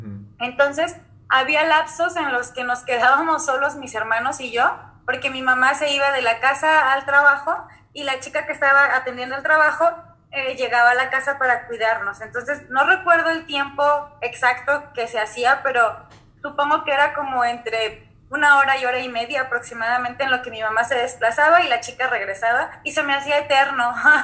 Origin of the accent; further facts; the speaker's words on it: Morelia, Michoacán, Mexico; born there; Nací en la ciudad de Morelia, Michoacán, en México.